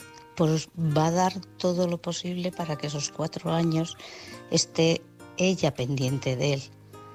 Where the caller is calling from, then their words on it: Guadalajara, Spain; de Guadalajara.